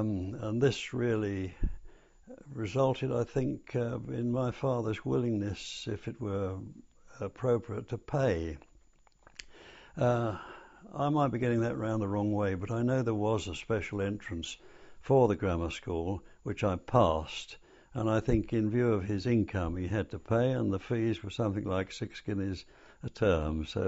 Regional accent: Brockley, London, United Kingdom; also born or lived in Charlton; My family very quickly moved from Charlton to Brockley, which is also in southeast London, and I grew up there.

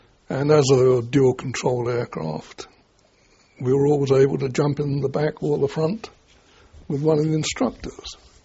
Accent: Havant, South East England, United Kingdom; born or raised there; also born or lived in London

